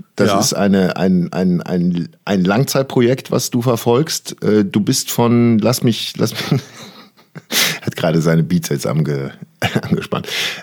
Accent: Cologne, North Rhine-Westphalia, Germany; Aber als Kölner bleibst du ja nur in deinem Viertel. Du verlässt ja eh nicht dein Viertel, Ehrenfeld.

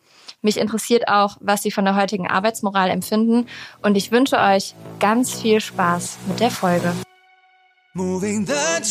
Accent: Eschweiler, North Rhine-Westphalia, Germany; In den 70er Jahren haben sie in Eschweiler bei Aachen ein Fliesenfachgeschäft gegründet, das ist meine Heimatstadt

